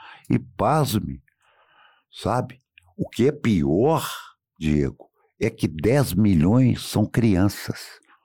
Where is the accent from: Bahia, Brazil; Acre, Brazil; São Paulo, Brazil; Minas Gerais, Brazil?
Minas Gerais, Brazil; meus irmãos são mineiros, meus avós são mineiros, tirando um que veio da Síria, dois. Nós somos daqui, somos mineiros, sabemos o valor de Minas Gerais.